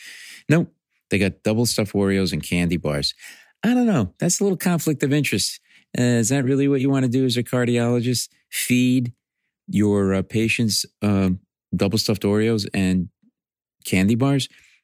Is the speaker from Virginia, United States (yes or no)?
no; Rhode Island, United States; And then United Theater, Rhode Island, my home state, United Theater in March of 2025.